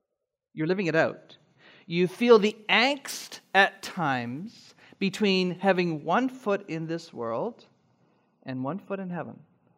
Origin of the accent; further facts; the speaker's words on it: Canada; It's like me saying that I'm a Canadian and Canada belongs to me.